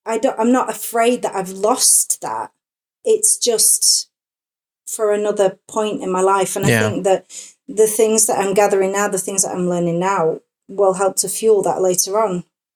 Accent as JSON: {"language": "English", "region": "North West England", "country": "United Kingdom", "tie": "born or raised there", "said": "Because, you know, I was brought up in Northwest England. There ain't that much going on."}